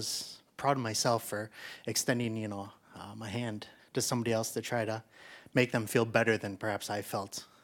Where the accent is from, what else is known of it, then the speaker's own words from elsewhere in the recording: Stillwater, United States; I'm from Stillwater.